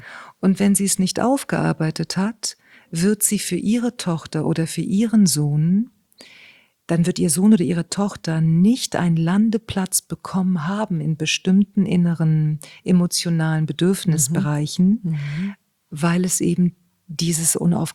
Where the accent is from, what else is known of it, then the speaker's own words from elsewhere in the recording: Spain; Ich bin ja Spanierin.